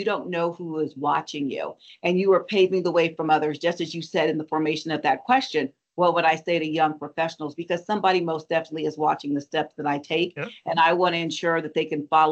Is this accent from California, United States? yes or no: yes; California, United States; I grew up in Central California.